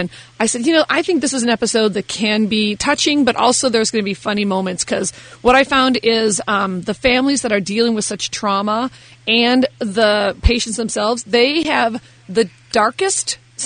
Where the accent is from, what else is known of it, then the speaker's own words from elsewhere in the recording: United States; You know what? I'm an American and I love this country and I love change.